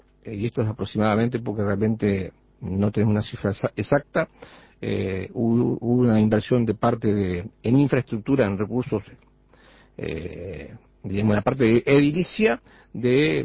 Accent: Florida, Uruguay; Yo soy de Florida.

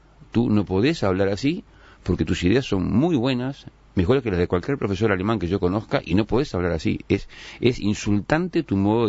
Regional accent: Uruguay; Yo crecí en Uruguay, me formé en Uruguay

